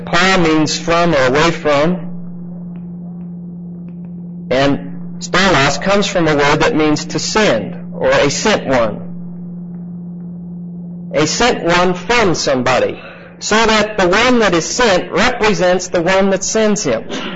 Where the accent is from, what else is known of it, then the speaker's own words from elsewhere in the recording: Pittsburgh, Pennsylvania, United States; Hatton's my hometown is Pittsburgh, so maybe that explains sort of the problem.